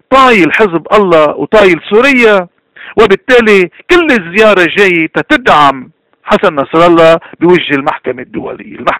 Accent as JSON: {"language": "Arabic", "country": "Lebanon", "said": "اذا نحن كلبنانيين بدنا يكون عنا لبنان اولا"}